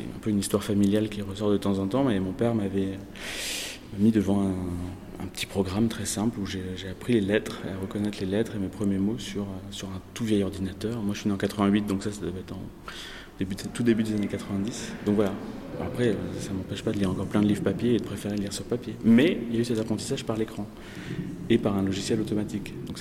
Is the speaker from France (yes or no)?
yes; France; moved away as an adult; now in Brussels, Belgium; Alors moi, je suis français, mais j'habite en Belgique depuis plus de 13 ans et j'habite à Bruxelles.